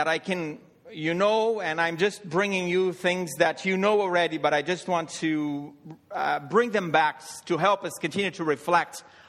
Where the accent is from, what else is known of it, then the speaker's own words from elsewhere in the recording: Canada; I think we Canadians, I can say I'm Canadian as well. I am, to some extent, even though I haven't lost all of my Latin American identity.